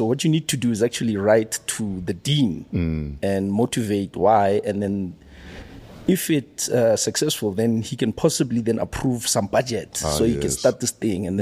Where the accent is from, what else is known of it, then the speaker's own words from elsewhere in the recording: Soweto, Gauteng, South Africa; I'm from Soweto.